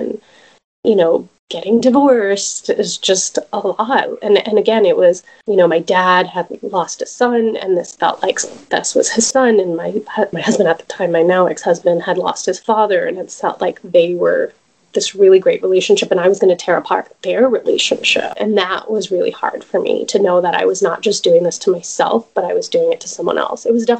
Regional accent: Dallas, Texas, United States; So I am originally from Dallas and raised here in a community that I feel connected to and yet a little distant from as well

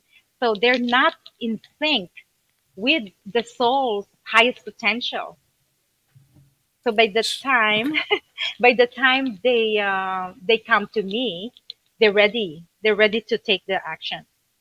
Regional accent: Philippines; They come to me because they know I'm Filipino.

